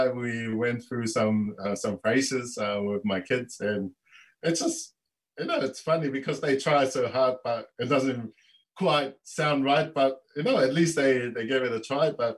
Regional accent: Tuvalu; first language Tuvaluan; English is a second language; I don't worry too much about the Tuvalu language, because that's my mother tongue.

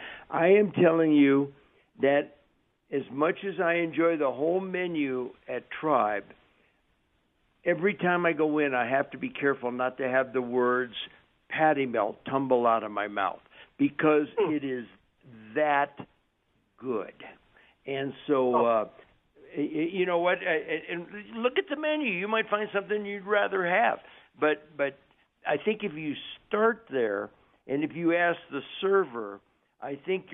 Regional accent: Castle Rock, Colorado, United States; … in Castle Rock. Mi amigo, my hometown.

